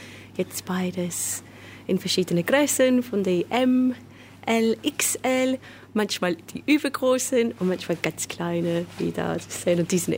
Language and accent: German; London, United Kingdom; now in Sickenhausen, Germany; Ich komme aus London eigentlich, aber jetzt wohne ich in Sickenhausen.